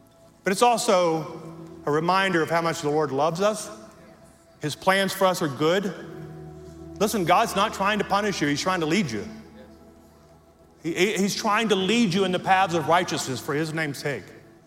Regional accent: Louisiana, United States; also born or lived in Amarillo; we were living in Amarillo, Texas, and we're from Louisiana. That's where we were born and raised.

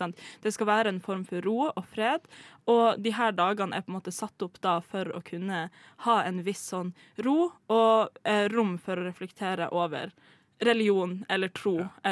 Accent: Northern Norway, Norway; Oppe i nord, for eksempel, der jeg er fra

